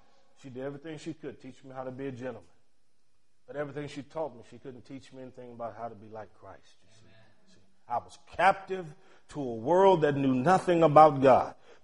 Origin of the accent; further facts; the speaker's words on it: Cleveland, Ohio, United States; I can remember as a little kid growing up in Cleveland, Ohio, I was a bad boy, just terrible.